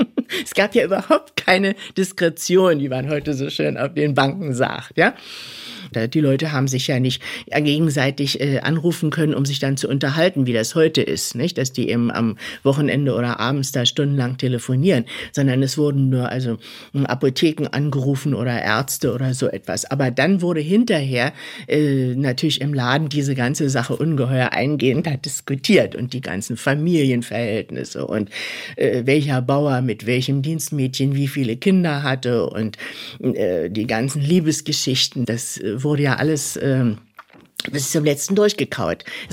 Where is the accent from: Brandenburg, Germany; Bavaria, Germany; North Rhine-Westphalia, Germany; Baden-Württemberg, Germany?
Brandenburg, Germany; Jüterbog; born there; Ich bin am 24.01.25 geboren in Jüterbock. Das ist eine kleine Stadt, eine Garnison. Meine Mutter war Hausfrau, stammte von einem Bauernhof ganz in der Nähe.